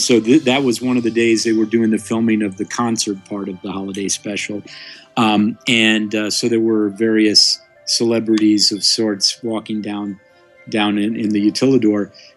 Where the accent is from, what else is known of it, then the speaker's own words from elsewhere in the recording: California, United States; I used to go to Disneyland a lot as a kid. I'm originally from California, but I haven't been back to Disneyland since I was probably about 15